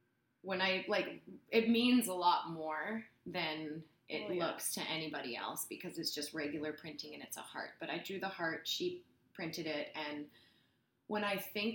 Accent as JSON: {"language": "English", "town": "Kamloops", "region": "British Columbia", "country": "Canada", "tie": "born or raised there", "also_born_or_lived": "Calgary", "said": "Initially, I grew up in Kamloops. I grew up in Kamloops. I left when I was 18. I got a soccer scholarship to UVic."}